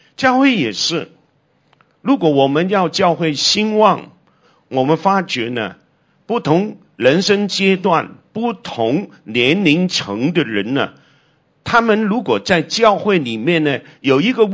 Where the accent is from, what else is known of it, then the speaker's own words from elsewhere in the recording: China; 我们中国人翻译这个 country 或者是 nation， 用国家或者是家国。